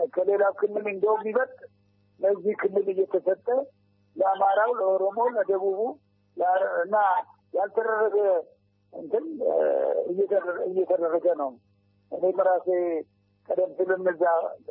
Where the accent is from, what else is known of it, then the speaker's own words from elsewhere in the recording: Oromia, Ethiopia; born there; እንደተባለው የተወለድኩት በወለጋ ክፍለ ሀገር በወሮ ጉድሮ አውራጃ በጉድሮ ወረዳ ነው